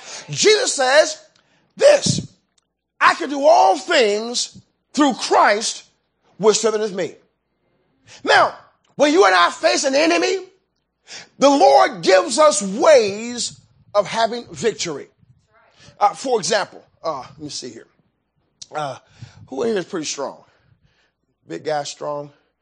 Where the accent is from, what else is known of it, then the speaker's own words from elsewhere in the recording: Chicago, Illinois, United States; I remember, and I grew up in Chicago on the west side